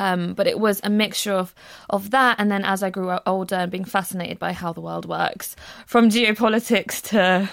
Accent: Luton, East of England, United Kingdom; also born or lived in Pakistan; I grew up in a town called Luton. I was actually born in Pakistan and I grew up in Luton. Which is in Bedfordshire. So we are actually surrounded by all these beautiful hills. We've got the Chiltern Hills.

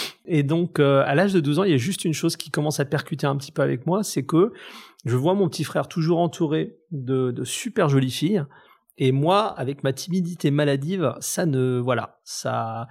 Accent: Grand Est, France; Moi, ma famille est portugaise et espagnole. J'ai grandi en Alsace.

